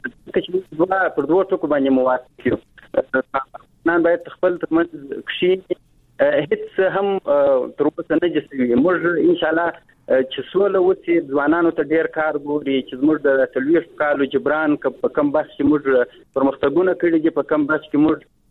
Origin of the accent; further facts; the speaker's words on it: Afghanistan; موږ افغانان یو، موږ خپل عنعنات لرو، موږ خپل کلتورونه لرو.